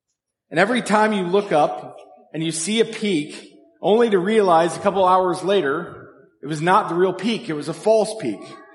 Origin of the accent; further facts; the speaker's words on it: Colorado, United States; climbed Mount Princeton twice, once in January, Pikes Peak once, and also Mount Democrat, all in my home state of Colorado.